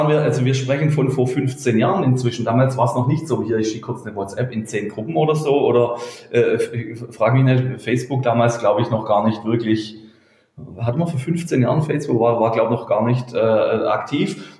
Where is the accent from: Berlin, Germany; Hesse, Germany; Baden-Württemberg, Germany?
Baden-Württemberg, Germany; Und da ich selber aus einer Region komme, hier bei uns in Süddeutschland, aus dem völlig unbekannten, dem einen oder anderen, mag ich es was sagen, Hohenlohe-Kreis, ein bisschen ländlicher Bereich